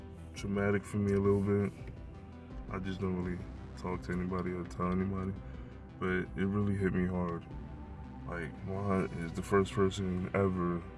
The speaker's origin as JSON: {"language": "English", "region": "New York", "country": "United States", "said": "I'm a nigga from New York. Like, you know, we go outside, we go travel the trains"}